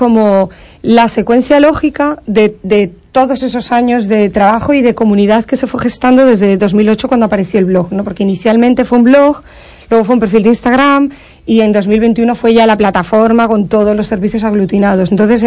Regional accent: A Coruña, Galicia, Spain; vuelvo cada mes, cada dos meses. Pero yo sigo siendo de La Coruña.

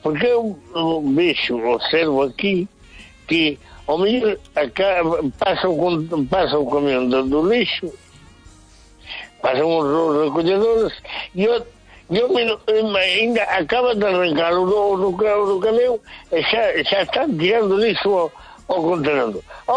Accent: Valencia, Valencian Community, Spain; O que máis é que eu son de Valencia, e vim aquí a Porto Marí

